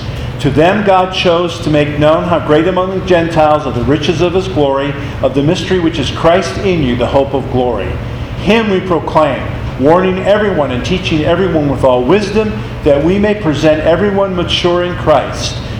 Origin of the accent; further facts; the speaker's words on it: Lakewood, Ohio, United States; And this is why I basically got beat up by all my Catholic friends growing up in Lakewood, Ohio, because all my friends were Roman Catholics.